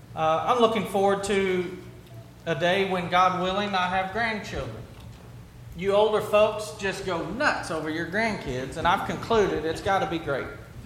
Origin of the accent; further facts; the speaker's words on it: United States; yes, I'm an American